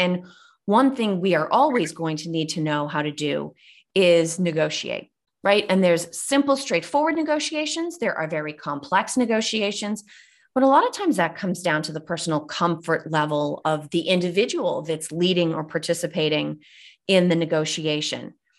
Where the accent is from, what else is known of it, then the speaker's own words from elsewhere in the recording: Boston, Massachusetts, United States; As many people that listen to this podcast or network with me on LinkedIn know, I'm from Boston.